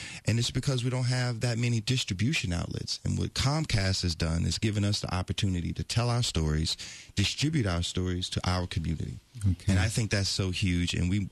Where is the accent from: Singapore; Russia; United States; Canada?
United States; Houston, Texas; moved away as an adult; now in Los Angeles, United States; I'm originally from Houston, graduated from Jack Yates in School of Communications there